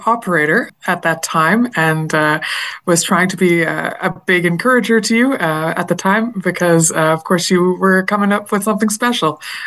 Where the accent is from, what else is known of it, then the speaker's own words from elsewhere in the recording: Peterborough, Ontario, Canada; I moved back to my hometown, Peterborough, in 2010 after, a stint in the big city doing university things.